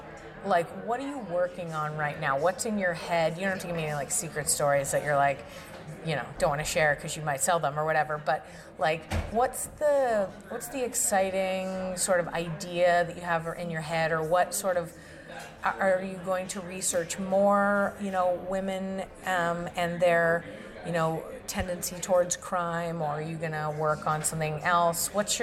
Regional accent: Boston, Massachusetts, United States; now in Texas, United States; Like, I'm from Boston, so I'm a little rougher.

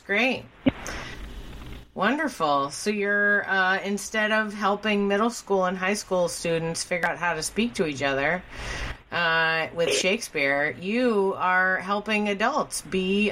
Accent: Boston, Massachusetts, United States; You know, I'm originally from Boston. In Boston, they love the mob and digging underground.

